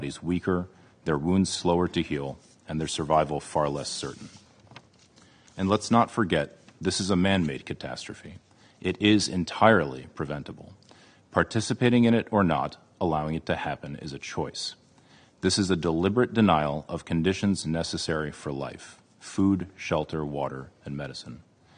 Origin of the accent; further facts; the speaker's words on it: United States; I am an American trauma and critical care surgeon based in Stockton, California.